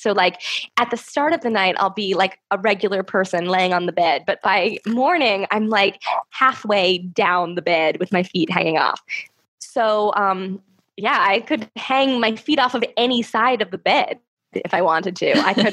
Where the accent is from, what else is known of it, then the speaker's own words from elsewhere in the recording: United States; But I have to say, because I'm American, jewelry only has one L and … has no H.